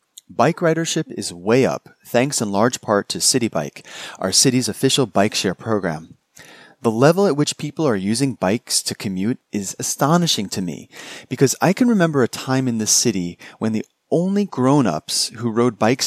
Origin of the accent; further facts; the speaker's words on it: New York, United States; from New York.